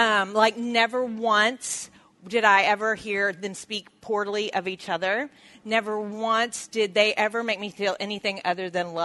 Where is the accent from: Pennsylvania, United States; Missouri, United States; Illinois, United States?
Illinois, United States; Alton; I was born in Alton, Illinois, which is right across the river from St. Louis.